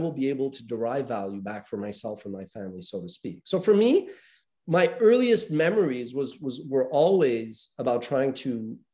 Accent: Montreal, Quebec, Canada; growing up in North America, I'm from Montreal, Canada

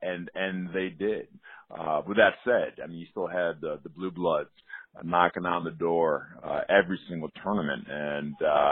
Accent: Birmingham, Michigan, United States; And my hometown of Birmingham, Michigan, you get Oakland Hills, Ryder Cup track and U.S. Open track.

